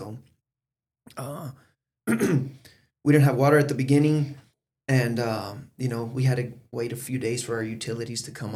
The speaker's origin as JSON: {"language": "English", "town": "Omaha", "region": "Nebraska", "country": "United States", "tie": "born or raised there", "said": "I pretty much, you can say I grew up here in the Midwest. We got here to Nebraska when I was about six, seven years old."}